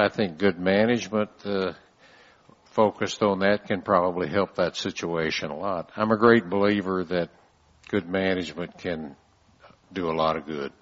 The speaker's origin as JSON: {"language": "English", "town": "San Antonio", "region": "Texas", "country": "United States", "said": "Well, I don't know. I'm from San Antonio. It hasn't rained this year."}